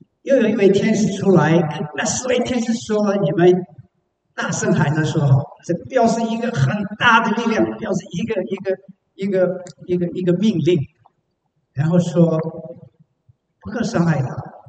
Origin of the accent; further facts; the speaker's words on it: China; 我们中国人有个习惯啊